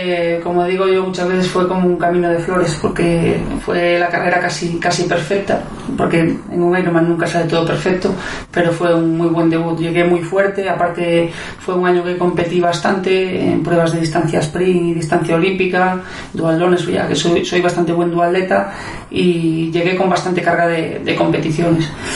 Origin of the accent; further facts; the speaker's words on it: Sarria, Galicia, Spain; yo estaba de aquellas en el instituto de mi pueblo, de allí de Sarria